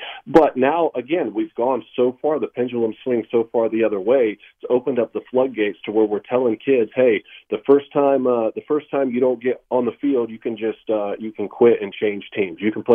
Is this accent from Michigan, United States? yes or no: no; Georgia, United States; You know, I come from South Georgia.